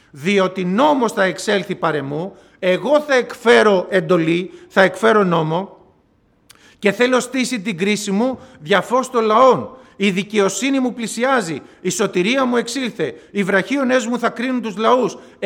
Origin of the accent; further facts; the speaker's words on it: Central Greece, Greece; είμαι από την Εύβοια. Εγώ είμαι από νησί, από την Εύβοια.